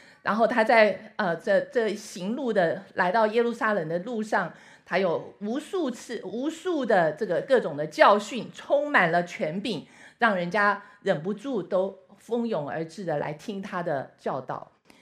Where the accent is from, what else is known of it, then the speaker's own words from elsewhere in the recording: China; 就是有点像我们中国人讲的万岁，吾王万岁万万岁的这个意思啊